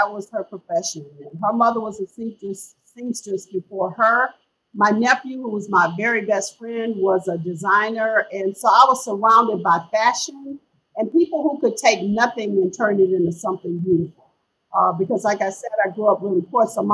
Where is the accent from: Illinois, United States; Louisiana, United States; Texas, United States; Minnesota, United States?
Texas, United States; Galveston; Well, I mean, I was the youngest of seven, and our lives really centered a lot around the beach, because Galveston, a lot of people don't know it, but it